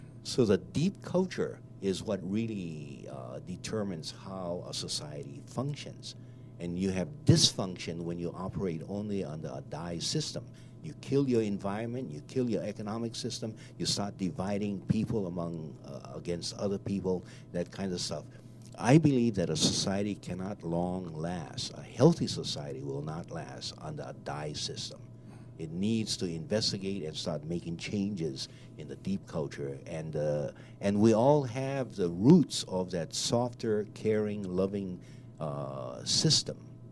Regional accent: Hawaii, United States; I am Native Hawaiian. I am Caucasian. I am Chinese.

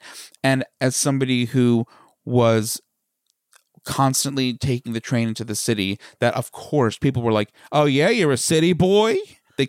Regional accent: St. James, New York, United States; we even had a coffee shop right near where we grew up in St. James. That's like the little hamlet in Smithtown that we grew up in.

